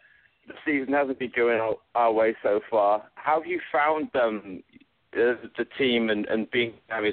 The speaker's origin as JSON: {"language": "English", "region": "Wales", "country": "United Kingdom", "said": "I'm a Welshman, actually, so for me it's nice to have a fellow Celt involved with the team."}